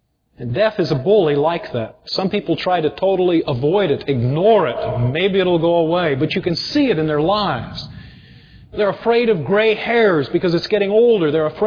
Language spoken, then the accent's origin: English; Yuma, Arizona, United States; When I was growing up in Yuma, Arizona, there was a fellow who lived across the street from us who was a bully.